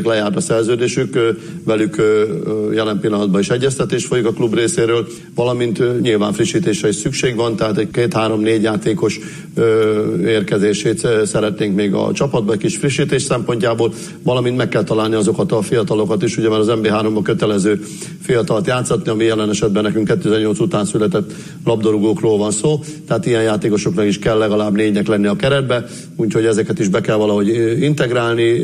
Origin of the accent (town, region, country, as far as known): Borsod-Abaúj-Zemplén, Hungary; now in Debrecen, Hungary